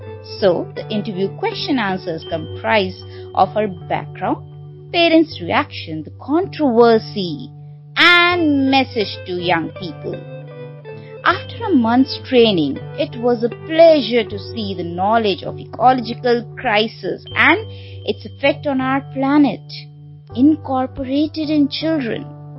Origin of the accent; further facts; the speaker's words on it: Delhi, India; I'm an English teacher from Delhi, India.